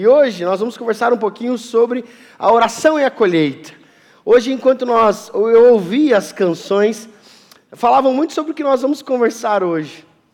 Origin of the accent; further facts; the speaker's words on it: Mato Grosso do Sul, Brazil; Eu sou lá do interior do Mato Grosso do Sul, então essa memória me vem muito claro desses lugares de muita plantação, perto da cidade lá, muita cana, muita soja, muito café, enfim.